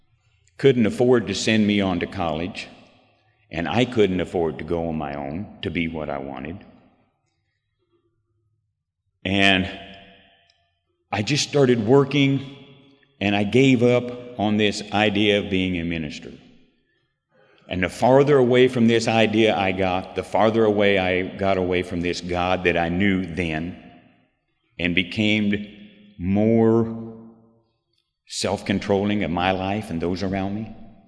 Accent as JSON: {"language": "English", "town": "Branson", "region": "Missouri", "country": "United States", "said": "I was from Branson."}